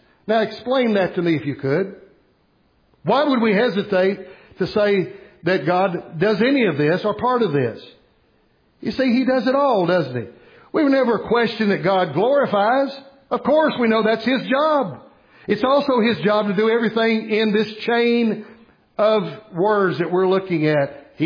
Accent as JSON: {"language": "English", "town": "Bristol", "region": "Tennessee", "country": "United States", "tie": "born or raised there", "said": "I'm glad I grew up in Fairmount, by the way. I'm glad the Lord put me in Fairmount in Bristol, Tennessee."}